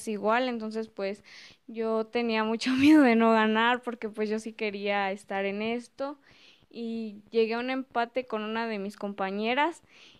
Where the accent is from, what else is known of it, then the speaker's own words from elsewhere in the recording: Huecorio, Michoacán, Mexico; También soy de aquí de Huecorio, aquí vivo. Yo tengo 14 años